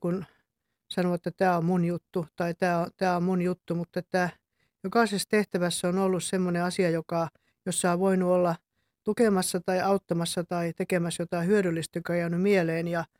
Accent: Lapland, Finland; kun olen Kemijokin varresta kotoisin

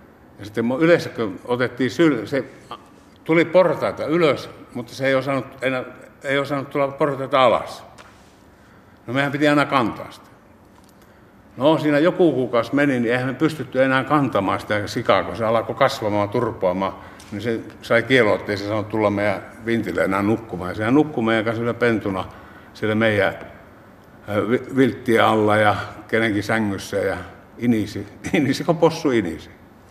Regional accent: Lapland, Finland; Mä oon Lapista lähtösi. 5-henkinen perhe, 3 veljestä.

